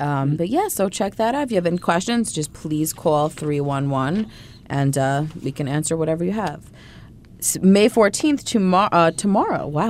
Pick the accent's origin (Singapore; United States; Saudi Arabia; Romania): United States; Greenville; I remember, you know, because I grew up in Greenville, and I used to always go every year